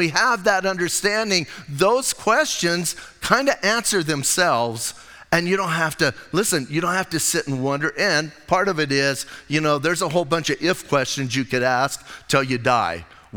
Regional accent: Bisbee, Arizona, United States; Remember, I'm from Bisbee, so I get a pass, right?

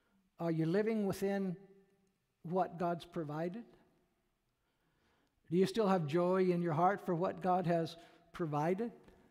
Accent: Peoria, United States; I grew up out in Peoria. There was still a lot of farming going on out there.

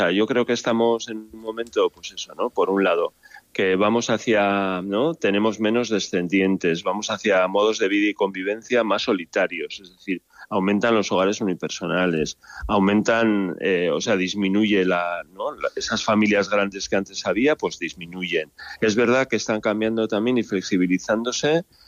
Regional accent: Basque Country, Spain; o yo soy del País Vasco, ¿no?

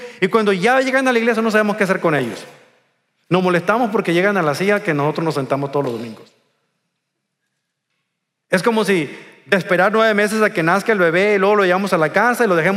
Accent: Mexico; De seguro era de mi tierra, porque solamente en México, en mi tierra, desayunamos pescado en la mañana

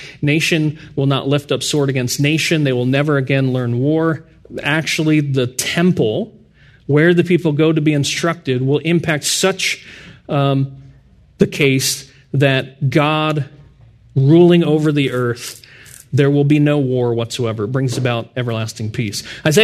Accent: New Jersey, United States; I know I'm from New Jersey, but I love animals.

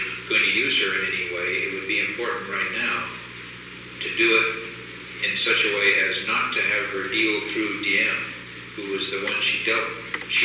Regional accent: Los Angeles, California, United States; born there; but when I was born in L.A., it was not very orderly.

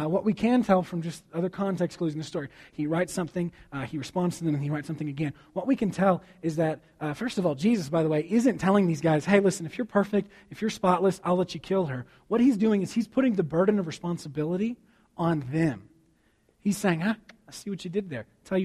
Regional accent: Texas, United States; I was raised in the South. And in Texas, where I'm from, you just always respond with ma'am.

